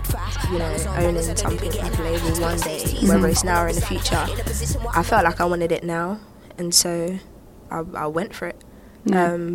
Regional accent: United Kingdom; I'm black, I'm British, and I rap.

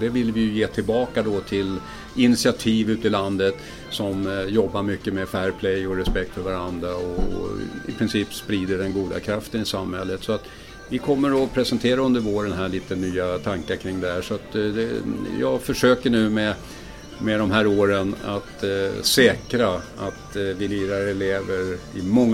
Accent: Stockholm, Stockholm County, Sweden; om jag går tillbaka till min uppväxt här i Stockholm

